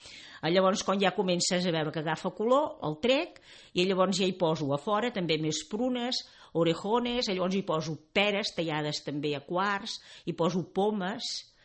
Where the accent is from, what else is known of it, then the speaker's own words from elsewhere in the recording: Sant Cebrià, Catalonia, Spain; now in Calella, Spain; De Sant Cebrià.